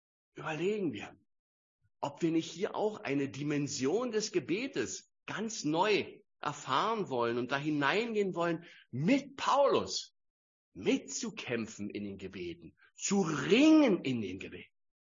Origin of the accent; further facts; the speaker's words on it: Berlin, Germany; Als Berliner ist das eine neue Erkenntnis